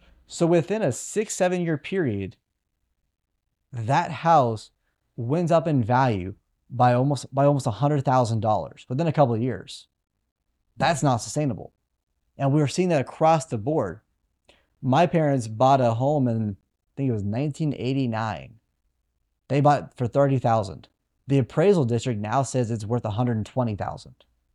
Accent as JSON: {"language": "English", "town": "San Antonio", "region": "Texas", "country": "United States", "tie": "born or raised there", "said": "I live just north of San Antonio, like 45 minutes north. I grew up in San Antonio."}